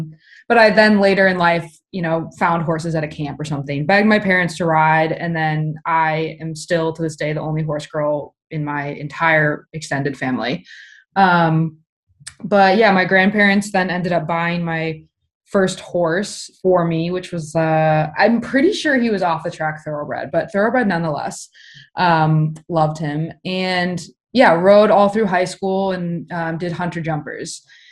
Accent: Minnesota, United States; So I grew up in Minnesota, in a suburb outside of Minneapolis, and non-horsey family, like no horses in sight.

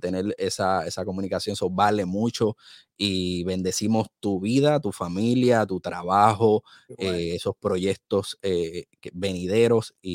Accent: Carolina, Puerto Rico; De allí de Carolina, de Metrópoli, de Santurce, de toda esa área.

